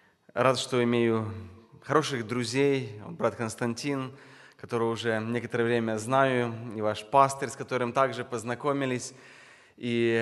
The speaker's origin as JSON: {"language": "Russian", "town": "Rivne", "region": "Rivne Oblast", "country": "Ukraine", "said": "У нас на Украине сейчас, откуда я приехал, я сам из Украины, из города Ровно"}